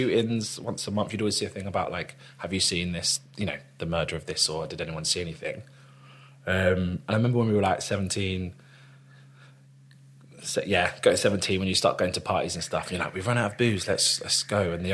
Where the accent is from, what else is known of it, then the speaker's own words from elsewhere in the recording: London, United Kingdom; So we're growing up in Northwest London.